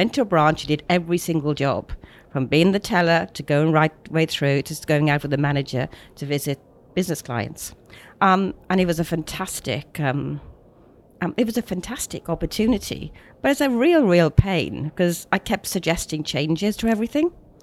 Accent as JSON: {"language": "English", "region": "Wales", "country": "United Kingdom", "tie": "born or raised there", "said": "I grew up in South Wales in the UK. I went to the local school. I was an only child of sort of older parents"}